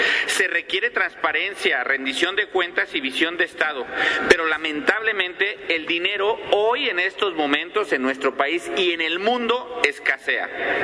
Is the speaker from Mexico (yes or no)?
yes; Mexico; también nos toca a nosotros como mexicanos poder atenderlo